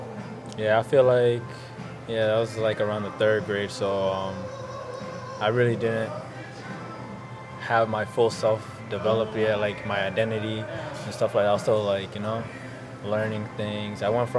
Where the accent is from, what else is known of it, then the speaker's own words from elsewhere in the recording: Lewiston, Maine, United States; also born or lived in Atlanta; I'm 22 years old, and I'm Somali, Somali-American. I was born in Atlanta, moved to Lewiston in 2008.